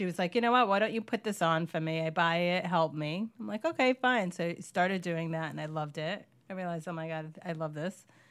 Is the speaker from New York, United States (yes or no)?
yes; Brooklyn, New York, United States; Just applied it. Brooklyn